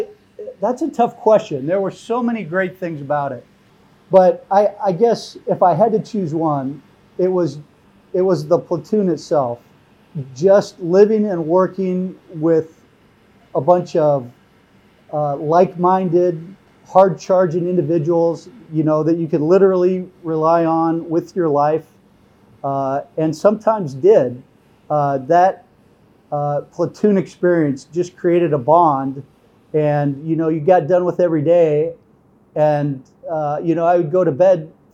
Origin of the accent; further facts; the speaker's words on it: Northwest, United States; I grew up in the Northwest, so lots of outdoor activities, climbing, hiking, hunting, fishing, a lot of time in the mountains.